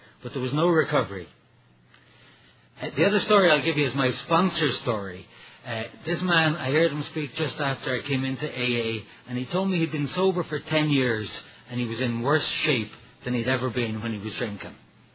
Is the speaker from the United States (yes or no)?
no; Ireland; born there; I was born in Ireland. I'm the middle of 7 kids.